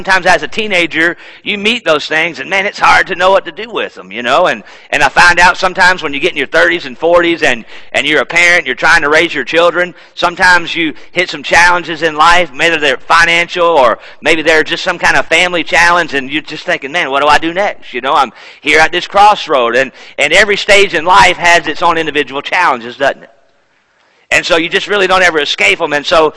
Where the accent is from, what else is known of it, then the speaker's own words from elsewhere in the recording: North Carolina, United States; I'm from North Carolina, cross-cultural marriage.